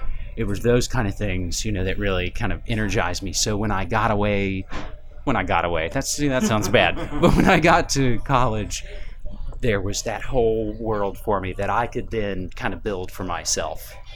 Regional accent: West Virginia, United States; now in Portland, United States; I think growing up in West Virginia has maybe given me a great kind of foundation to then go to a city.

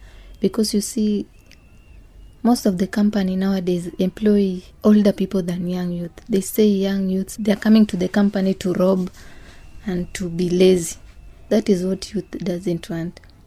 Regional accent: Kenya; Second, I participated because I am a Kenyan.

